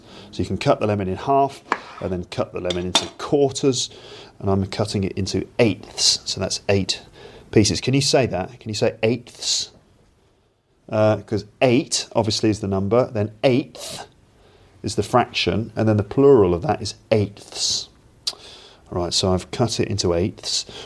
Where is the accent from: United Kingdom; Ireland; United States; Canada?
United Kingdom; England; because being English, you know, I might not have the most inspiring take on food, but who knows?